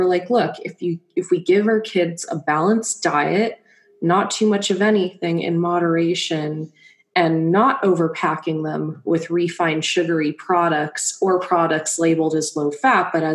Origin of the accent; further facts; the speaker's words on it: Los Angeles, California, United States; growing up in Los Angeles in the 90s, being vegan is not like what it is today